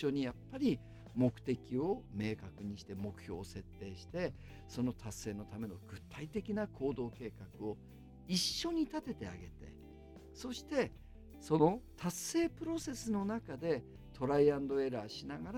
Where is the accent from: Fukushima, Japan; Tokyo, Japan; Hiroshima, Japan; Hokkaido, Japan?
Hokkaido, Japan; Hakodate; 北海道出身なんで、あの味噌ラーメンも美味しいんですけど、やっぱ函館は塩ラーメンが美味しいんで、